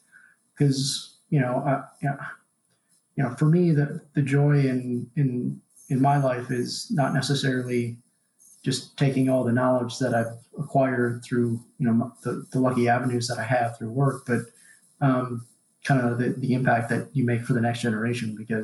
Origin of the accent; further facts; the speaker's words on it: Chicago, Illinois, United States; I'll have a little plug here, but I'm from Chicago.